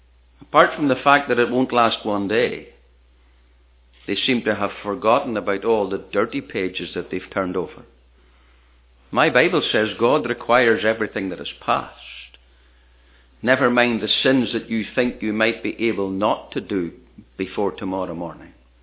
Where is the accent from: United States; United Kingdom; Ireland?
Ireland; Back home in Ireland, where I come from, my home country, they talk about turning over a new leaf.